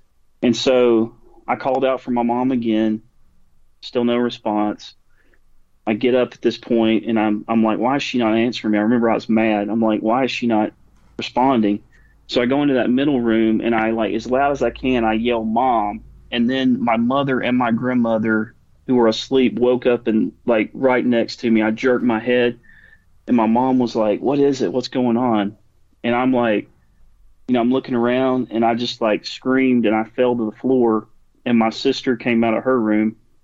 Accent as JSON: {"language": "English", "region": "Alabama", "country": "United States", "said": "They were, you know, we're from Alabama."}